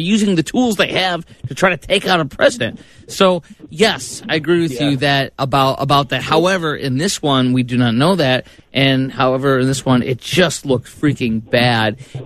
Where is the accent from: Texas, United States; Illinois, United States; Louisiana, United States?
Illinois, United States; Chicago; you have the same accent I do from being from the great state of Illinois, but born and raised in Chicago, in the Chicagoland area